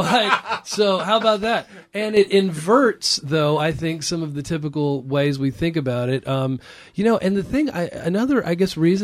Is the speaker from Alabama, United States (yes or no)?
no; California, United States; I did love living there. I was ages 6 to 11 there. So mm-hmm. I was born there